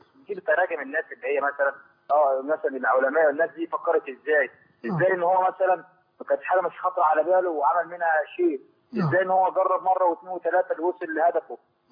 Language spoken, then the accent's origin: Arabic; Egypt; now in Saudi Arabia